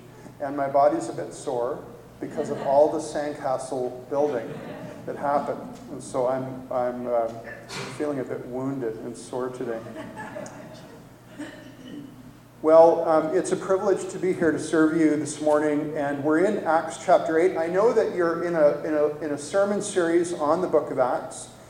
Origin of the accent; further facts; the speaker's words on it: Richmond, British Columbia, Canada; My wife Penny is here. We're from Richmond, British Columbia, just on the other side of the water.